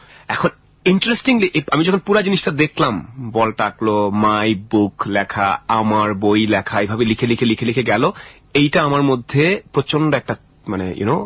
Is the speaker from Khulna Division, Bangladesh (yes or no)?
yes; Jessore, Khulna Division, Bangladesh; born there; also born or lived in Chittagong; আর্মির চাকরি 2-2.5 বছর পর মুভ করতাম, এই করতে করতে যশোরে জন্মেছি মনে নেই কিছুই, থাকার কথা না বায়োলজিক্যালি। দেন চিটাগং